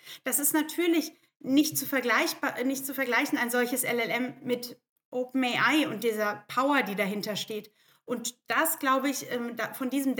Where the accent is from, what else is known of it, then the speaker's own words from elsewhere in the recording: Germany; Aber ich bin ja Europäerin, ich bin ja Deutsche.